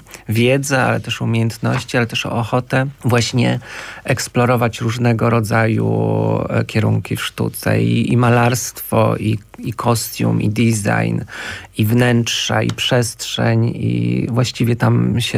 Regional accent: Głogów, Lower Silesian Voivodeship, Poland; born there; Właściwie to, no, urodziłem się faktycznie w Głogowie.

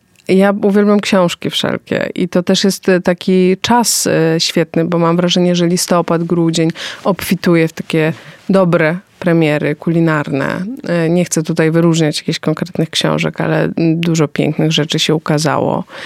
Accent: Łódź Voivodeship, Poland; born there; Ja jestem, urodziłam się na pograniczu łódzkiego i świętokrzyskiego

